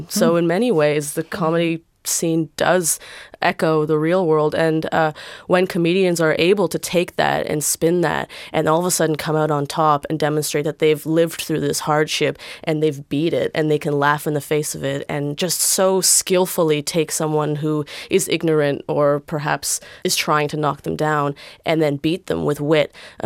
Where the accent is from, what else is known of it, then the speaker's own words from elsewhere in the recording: Toronto, Ontario, Canada; now in Melbourne, Australia; I come from Toronto, which is a very multicultural city. So it is a little bit more diverse in terms of race, but still not up to par. I found when I came to Melbourne, the racial diversity was a lot less.